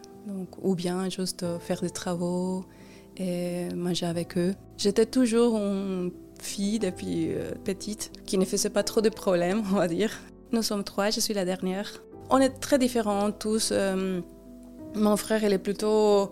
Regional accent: Mexico; moved away as an adult; now in France; je suis mexicaine. J'ai grandi au Mexique toute ma vie, jusqu'au moment où, à 27 ans, je viens en France

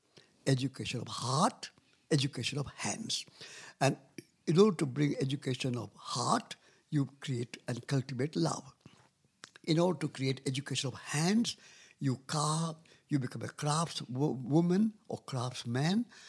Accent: India; And I went not as an Indian, but I went as a human being. Not as a Hindu, but as a human being.

